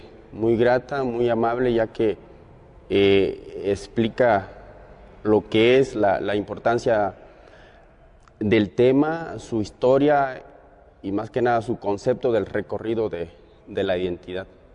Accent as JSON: {"language": "Spanish", "town": "Cuajinicuilapa", "region": "Guerrero", "country": "Mexico", "said": "soy de la Costa Chica de Cuajinicuilapa, Guerrero."}